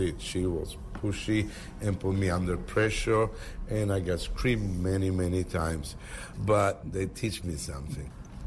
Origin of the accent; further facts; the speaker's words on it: Italy; English is a second language; now in New York, United States; I always thought California, probably because I come from Italy, I like the weather and the girls. Instead, here I am now. I'm almost 17 years.